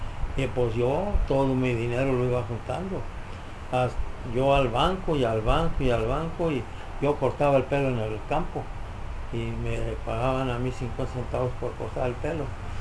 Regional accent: Acuitzeramo, Michoacán, Mexico; born there; yo nací en Acuitzeramo, Michoacán.

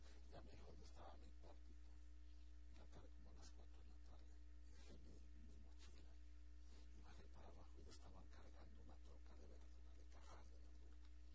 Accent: Mexico; moved away; Yo soy de México. Pero aquí vivo, soy el residente, mi residente.

